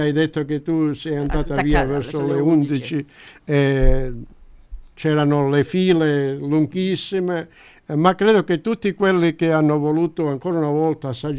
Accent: Calabria, Italy; accent: Calabrian; questa parola che è solo un dialetto calabrese, il nostro dialetto

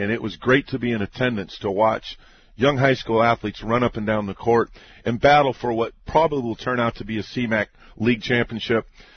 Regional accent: the West, United States; And I use that accent because I'm from the West, and I love to always hear the beautiful accents from those who they say from the Midwest. I say from the Mideast because I'm coming from the West.

